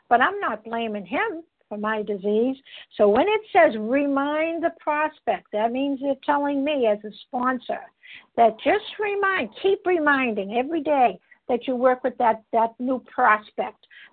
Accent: Massachusetts, United States; I'm from Massachusetts.

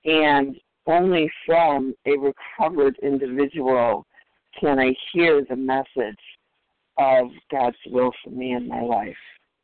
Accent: Lindenhurst, Illinois, United States; Hi, I'm from Lindenhurst, Illinois

